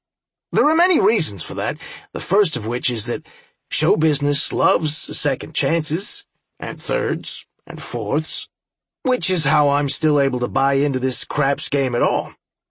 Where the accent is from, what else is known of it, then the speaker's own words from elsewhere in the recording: Newark, New Jersey, United States; This might sound a bit early to some of you, but where I grew up in Newark, New Jersey, betting with bookies was a regular thing.